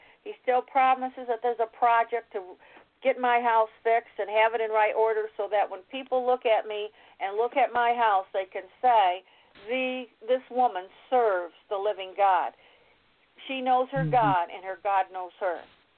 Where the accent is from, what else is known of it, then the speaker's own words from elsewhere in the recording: Pennsylvania, United States; I'm from Pennsylvania, too. So, and I used to live outside of Pittsburgh, actually, Greensburg, Pennsylvania.